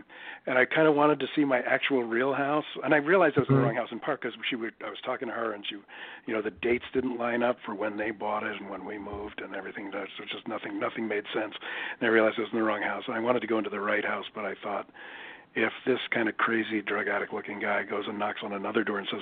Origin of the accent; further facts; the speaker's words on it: Cedar Grove, New Jersey, United States; born there; Born in New Jersey many, many, many years ago. A little town called Cedar Grove, a little post-World War II neighborhood where all the houses were built from the same blueprints.